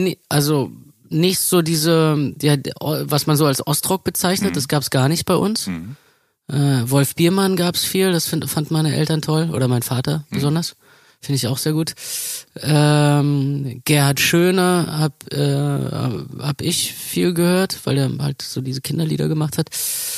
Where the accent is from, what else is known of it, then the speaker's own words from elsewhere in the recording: Berlin, Germany; wir sind in Mitte aufgewachsen, in dem Viertel, was jetzt also so zwischen Tor und Invalidenstraße.